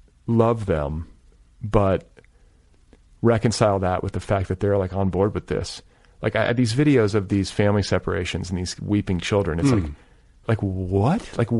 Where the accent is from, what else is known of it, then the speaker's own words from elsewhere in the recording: Milwaukee, Wisconsin, United States; like I grew up in the North, I grew up in Milwaukee.